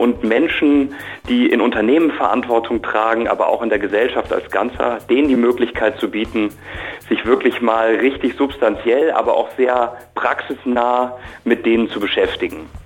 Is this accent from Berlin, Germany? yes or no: no; Bonn, North Rhine-Westphalia, Germany; born there; ich bin in Bonn im Rheinland geboren, also gleich in der Nachbarschaft. Ich wohne da schon lange nicht mehr